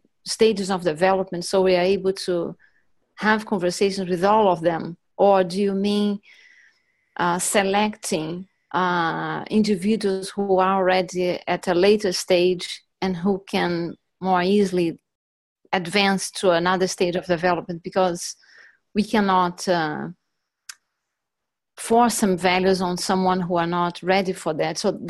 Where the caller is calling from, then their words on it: Rio de Janeiro, Brazil; I'm calling from Rio de Janeiro in Brazil.